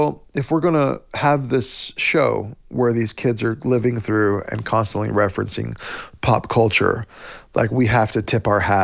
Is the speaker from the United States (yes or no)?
yes; Oklahoma, United States; growing up in Indian Territory, Oklahoma.